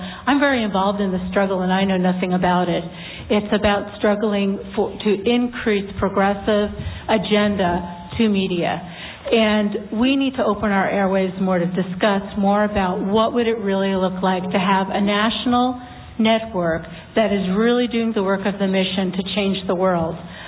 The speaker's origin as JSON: {"language": "English", "town": "Sacramento", "region": "California", "country": "United States", "said": "I'm from the Sacramento Listening Area, and I'm also an elected local advisory board member."}